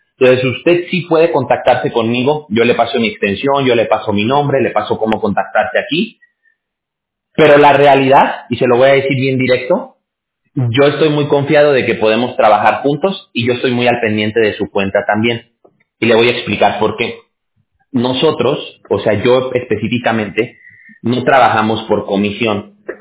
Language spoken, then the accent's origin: Spanish; Mexico; allá en México, que es de donde yo soy